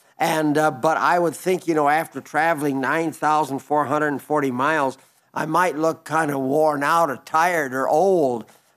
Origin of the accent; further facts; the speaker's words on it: Switzerland; now in Colorado Springs, United States; I was born and raised in Switzerland. I still have a sister living there.